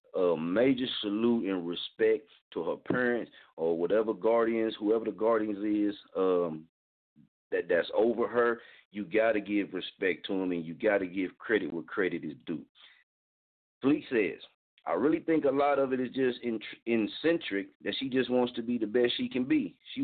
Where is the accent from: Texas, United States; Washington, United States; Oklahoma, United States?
Oklahoma, United States; Muskogee; just on Muskogee, Oklahoma right now, my hometown